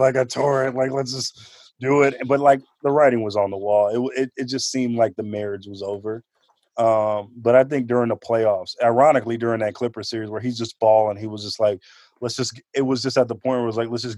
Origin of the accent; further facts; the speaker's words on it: Oakland, California, United States; I'm from Oakland, man. Like, Oracle Arena got shut down.